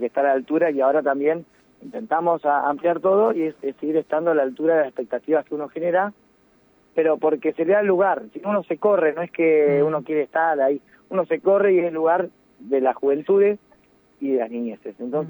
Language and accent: Spanish; La Pampa, Argentina; si bien somos argentinos, pampeanos